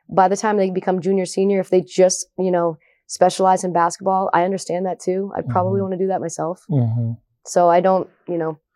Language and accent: English; Westwood, Massachusetts, United States; And I grew up in Westwood and it's legendary, you know, Kathy Delaney Smith land and 60 years of not losing a Tri-Valley league. So basketball was the end all be all in Westwood.